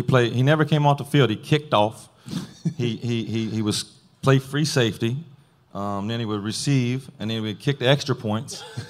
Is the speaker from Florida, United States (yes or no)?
yes; Bell, Florida, United States; I'm from Bell, little old town, and I go to Gainesville. Gainesville's not much bigger than Bell, but it's a little bit bigger, and it's the first time I've been away from home